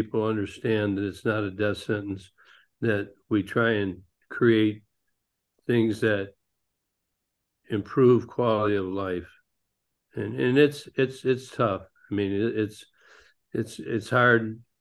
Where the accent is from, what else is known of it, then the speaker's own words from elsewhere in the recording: Detroit, Michigan, United States; I got to play in my hometown, Detroit Tigers, mm-hmm. in Michigan.